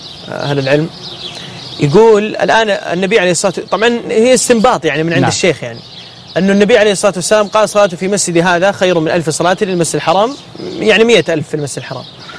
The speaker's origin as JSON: {"language": "Arabic", "country": "Switzerland", "second_language": "Arabic", "moved": "yes", "lives_now": "Medina, Saudi Arabia", "said": "والله صحيح اني انا من يعني من سويسرا، وسويسرا جنه الله في ارضه"}